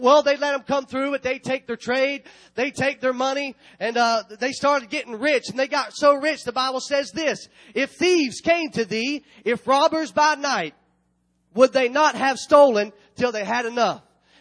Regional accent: United States; I thank God that I'm American.

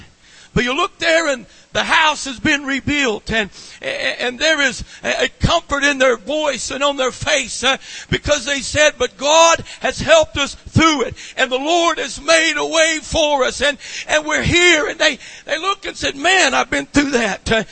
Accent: Lubbock, Texas, United States; I have a lot of stories about a kid growing up in Lubbock there and seeing those tornadoes all around.

